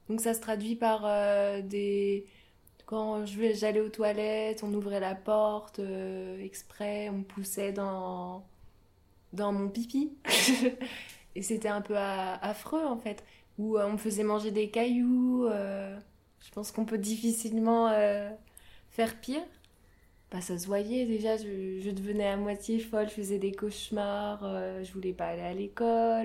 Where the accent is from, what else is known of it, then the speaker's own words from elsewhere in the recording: Orléans, Centre-Val de Loire, France; moved away; J'ai 22 ans. Je viens d'Orléans. Et je suis partie de ma ville natale pour faire mes études en art du spectacle.